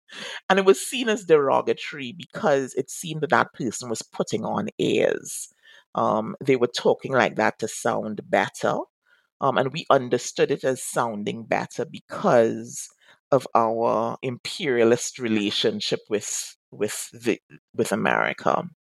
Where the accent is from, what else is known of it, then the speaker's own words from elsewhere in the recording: Trinidad & Tobago; I feel like I have to switch my accent to be understood, and I feel so inauthentic. Growing up in the Caribbean, and in Trinidad in particular